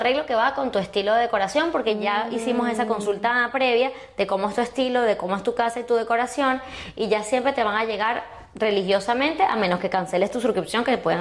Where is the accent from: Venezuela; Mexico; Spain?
Venezuela; soy venezolana.